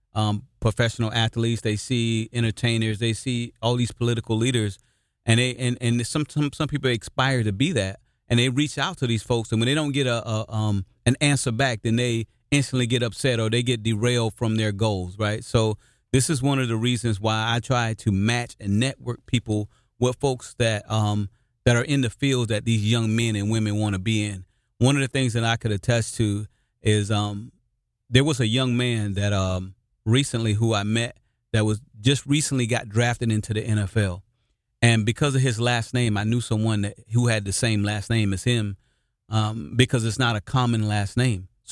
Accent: Naples, Campania, Italy; also born or lived in South Carolina, United States; I'm originally from South Carolina, the great state of South Carolina originally, but I'm a military brat. So, believe it or not, I actually grew up in Italy. I grew up in Naples, Italy. My dad was in the Marine Corps, so I had an opportunity to live overseas

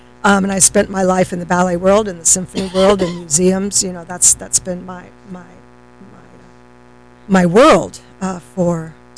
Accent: Austin, Texas, United States; born there; also born or lived in Florida; That's how we came to Florida, was we were at Homestead Air Force Base. I was born in Austin.

